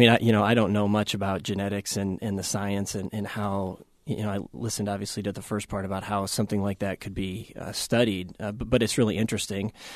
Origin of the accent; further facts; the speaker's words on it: Cedar Rapids, Iowa, United States; I was born and raised in Cedar Rapids and went to George Washington Senior High School, which is a pretty diverse school.